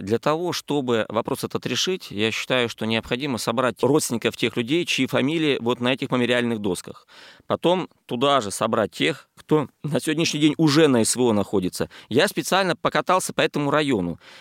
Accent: Kyrgyzstan; Но я сам с Азии, я вырос в Киргизии

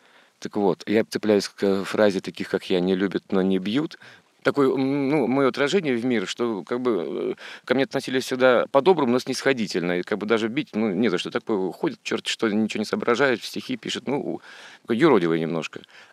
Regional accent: Leningrad, Saint Petersburg, Russia; У меня дедушка воевал, и сам я ленинградец.

